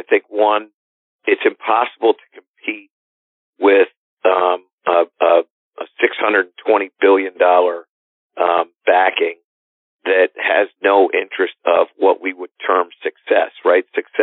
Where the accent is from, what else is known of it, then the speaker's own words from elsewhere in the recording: Connecticut, United States; in Connecticut, which is my home state, that meant a great deal.